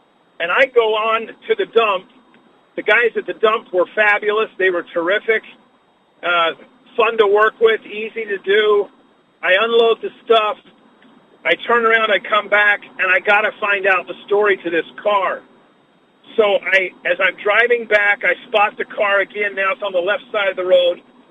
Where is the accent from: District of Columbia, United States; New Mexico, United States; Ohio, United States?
District of Columbia, United States; Washington; so I told them, you know, I'm here from Washington, D.C., and I'm doing a junk removal job